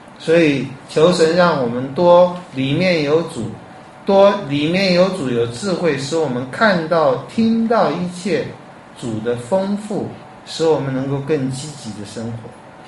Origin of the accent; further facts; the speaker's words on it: Taiwan; 你看我们台湾人拜得再虔诚再相信妈祖